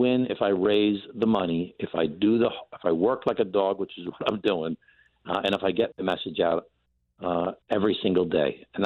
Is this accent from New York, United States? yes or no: yes; Glen Cove, New York, United States; I ran a little mayor, a little town of Glen Cove, my hometown.